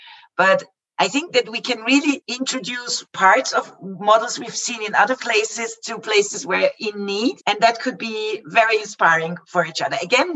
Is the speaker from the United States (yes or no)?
no; Vienna, Austria; this is the capital that is closest to my hometown, to Vienna.